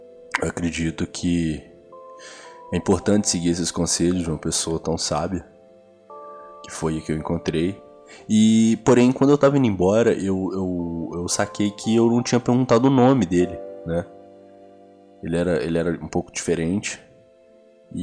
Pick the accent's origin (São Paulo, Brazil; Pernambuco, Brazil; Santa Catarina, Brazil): Santa Catarina, Brazil; Florianópolis; born there; Tudo se inicia lá em Florianópolis, Floripa, onde eu nasci em 1989.